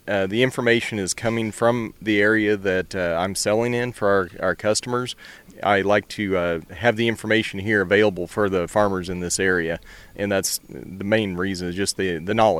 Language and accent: English; Salisbury, Missouri, United States; from Salisbury, Missouri. We farm in the Forest Green area.